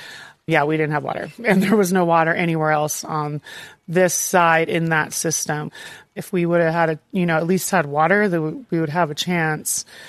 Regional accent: Lahaina, Hawaii, United States; I'm from Lahaina

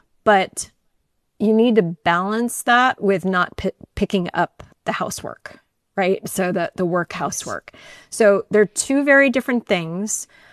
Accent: Northeast, United States; now in California, United States; I grew up in the Northeast and it snowed and was crummy a lot. And I moved to California

